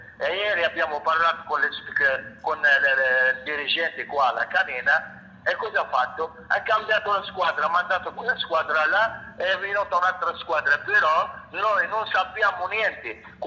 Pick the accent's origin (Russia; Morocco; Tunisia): Tunisia; Italian is a second language; mi inventano che io non sono tunisino, sono marocchino.